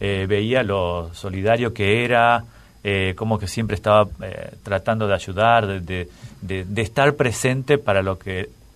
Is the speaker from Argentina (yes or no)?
yes; Carapachay, Buenos Aires Province, Argentina; born there; no nací en una clínica, nací en una partera en Carapachay, en la casa de mi bisabuela.